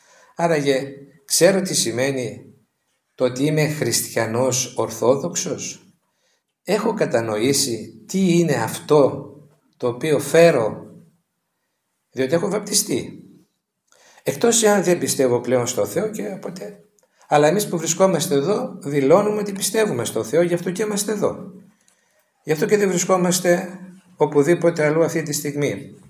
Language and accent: Greek; Greece; born there; γεννηθήκαμε εδώ στην Ελλάδα και είμαστε χριστιανοί ορθόδοξοι.